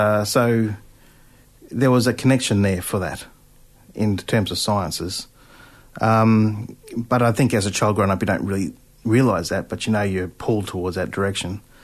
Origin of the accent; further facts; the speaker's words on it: Toowoomba, Queensland, Australia; Yeah, I did. I had an interesting upbringing in that sense. What I mean by that is that Toowoomba, politely